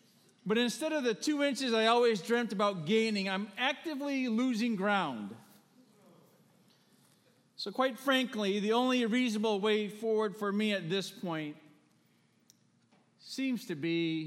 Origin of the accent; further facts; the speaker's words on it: United States; as a Filipino-American, I've always been mindful of my height.